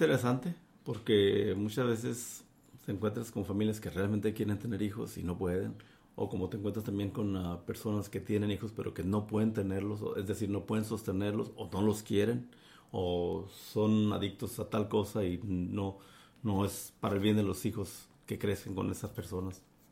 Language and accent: Spanish; Mexico; yo siempre caigo a lo mismo, como mexicano